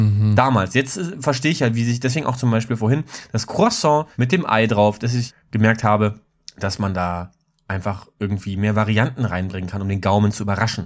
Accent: Berlin, Germany; ich komme ja aus Köpenick

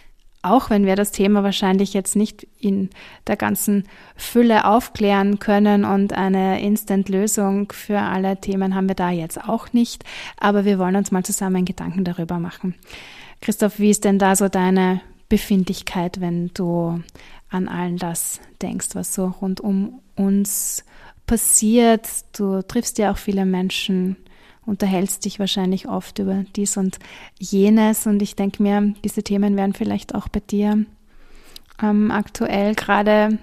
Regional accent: Austria; Hier bei uns in Österreich war gerade Nationalratswahlen.

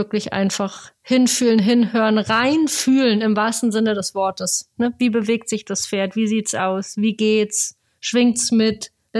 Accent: Bavaria, Germany; ich komme ja ursprünglich aus Oberbayern, dann sprichst du Oberbayerisch und ich Schwäbisch.

